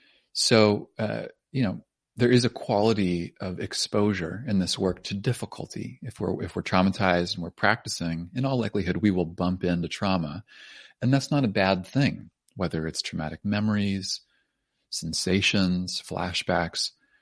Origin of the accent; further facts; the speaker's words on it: Canada; partly as me and partly as a Canadian